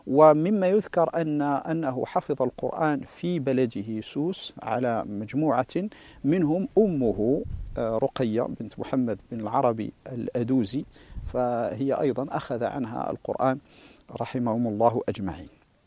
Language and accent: Arabic; Morocco; في هذه الأعصار المتأخرة في بلادنا المغرب